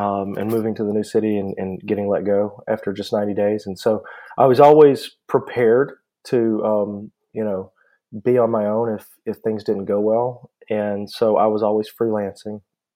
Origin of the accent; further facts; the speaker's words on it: Louisiana, United States; That was the year that Katrina hit Louisiana, and I'm from Louisiana originally, so I remember that.